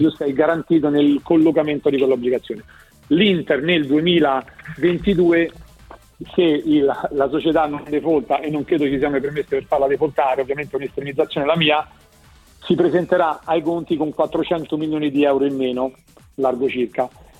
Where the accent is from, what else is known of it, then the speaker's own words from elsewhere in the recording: Rome, Lazio, Italy; anche se io sono romano, devo riconoscere, vivo a Milano 3 volte a settimana